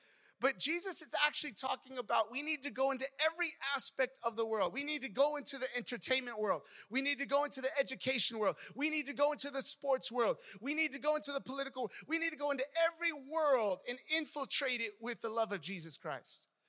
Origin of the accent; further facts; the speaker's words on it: Oakland, California, United States; also born or lived in San Jose; My background, I grew up in the Bay Area, Oakland, San Jose.